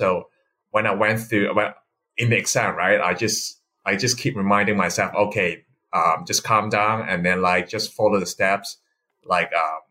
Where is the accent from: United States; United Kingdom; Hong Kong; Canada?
Hong Kong; English is a second language; and I'm from Hong Kong.